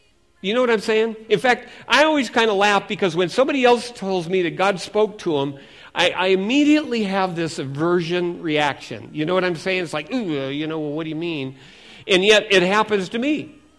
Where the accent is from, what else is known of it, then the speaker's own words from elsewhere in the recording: Seattle, Washington, United States; also born or lived in California, United States; it was right around that time when I moved to California from Seattle, Washington. I was raised in Seattle.